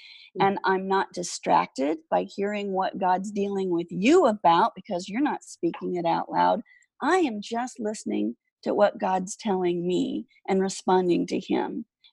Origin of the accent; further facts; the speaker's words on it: Kansas, United States; also born or lived in Southern California / Oklahoma; because Terry and I grew up in Kansas, the Sunflower State.